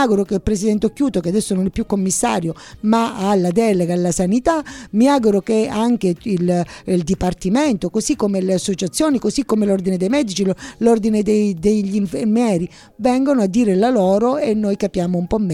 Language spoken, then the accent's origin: Italian; Cariati, Calabria, Italy; Ma io vengo da Cariati